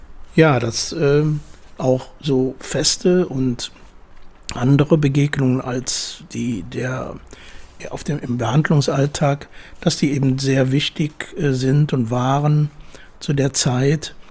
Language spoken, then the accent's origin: German; Munich, Bavaria, Germany; Ich bin ja in München aufgewachsen